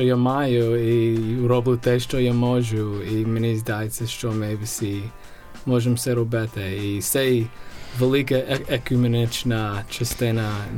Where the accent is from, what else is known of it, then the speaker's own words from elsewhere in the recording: United States; Ukrainian is a second language; Тому що, так, я з Америки.